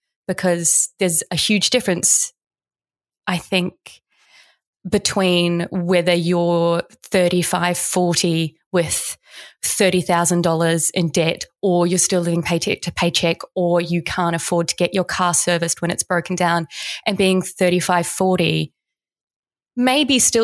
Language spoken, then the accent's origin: English; New Zealand; And then when I was 11, my hometown, tiny little hometown in New Zealand, had a really strong AmDram society